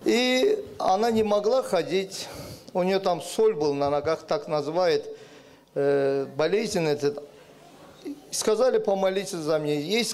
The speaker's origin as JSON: {"language": "Russian", "region": "Baku", "country": "Azerbaijan", "tie": "born or raised there", "moved": "as an adult", "lives_now": "Nuremberg, Germany", "said": "я из Баку, родился, вырос в городе Баку, Азербайджанская республика, и в данный момент живу со своими детьми в городе Нюрнберге"}